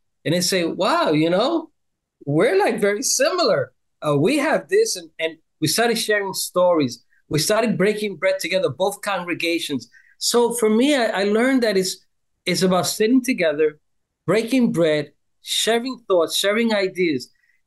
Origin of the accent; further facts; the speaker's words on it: New York City, New York, United States; now in East Harlem, United States; This church calls this Puerto Rican from born and raised in Harlem, the USA, in Manhattan, and still live now in East Harlem